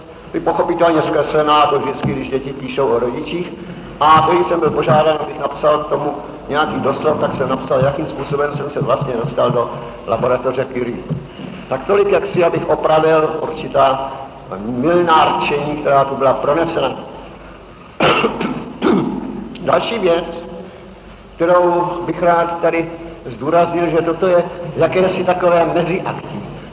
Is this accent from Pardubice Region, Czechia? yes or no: no; Prague, Czechia; já jsem se narodil a žil v Praze 7, což byla tehdy před první válkou taková víceméně proletářská končina, kde žili dělníci a malí úředníci